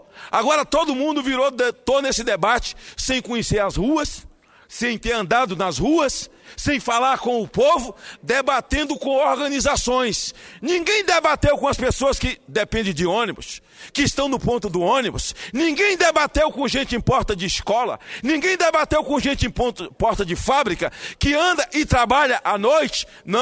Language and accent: Portuguese; Espírito Santo, Brazil; Lá no meu estado do Espírito Santo, o segundo estado mais violento da federação